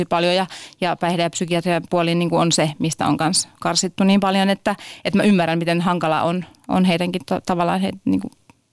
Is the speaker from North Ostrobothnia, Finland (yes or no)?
yes; North Ostrobothnia, Finland; mä en ole helsinkiläinen, että mä oon kotoisin tuolta Pohjois-Pohjanmaalta ja Vaasassa opiskellut terveydenhoitajaksi.